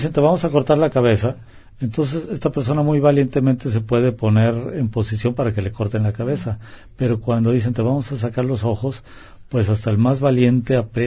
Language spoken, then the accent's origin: Spanish; Mexico; esto que a la distancia y como mexicano lo pude ver